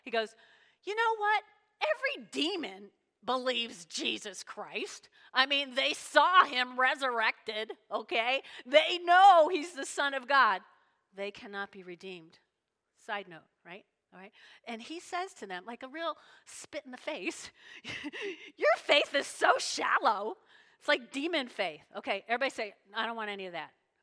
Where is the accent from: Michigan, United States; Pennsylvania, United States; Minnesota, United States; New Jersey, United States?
New Jersey, United States; I grew up in North Jersey, and a good bunch of my friends were Jewish.